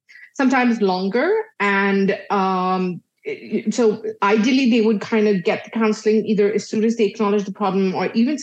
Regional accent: Dubai, United Arab Emirates; so I was born and brought up in Dubai, but I'm originally Indian. So my parents are Indian

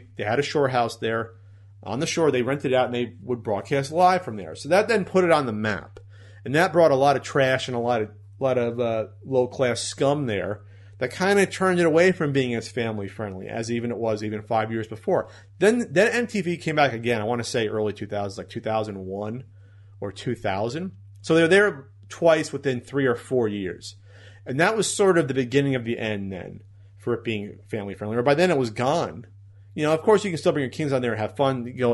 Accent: New Jersey, United States; once people found out I was from New Jersey

